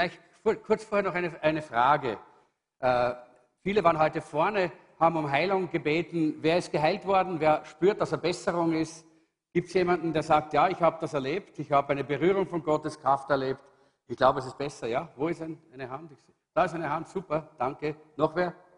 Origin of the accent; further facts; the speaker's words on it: Salzburg, Austria; now in Vienna, Austria; Ich bin aus Salzburg, da ist es noch ein übliches Wort.